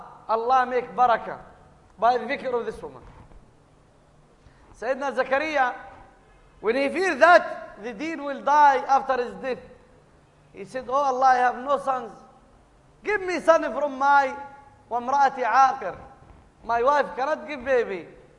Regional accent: Gaza Strip, Palestine; English is a second language; Yani, we came with Masturat Jamaat from Palestine. How much difficult to go out, especially we are coming from Gaza.

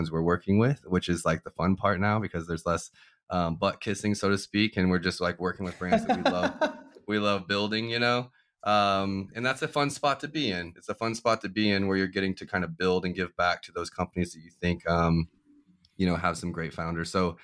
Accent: Kansas City, United States; moved away; I'm from Kansas City. Like that was a good company to be in. And I moved to Tampa.

